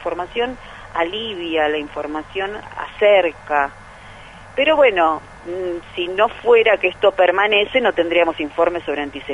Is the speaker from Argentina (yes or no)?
yes; Argentina; Yo no soy solamente judía. Soy mujer, soy argentina, soy mamá, soy sefaradí, soy abogada.